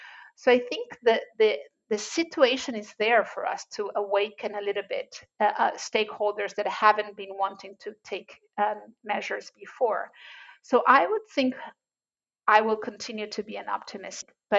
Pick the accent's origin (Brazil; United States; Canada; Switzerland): Brazil; So, you know, I'm original from Brazil.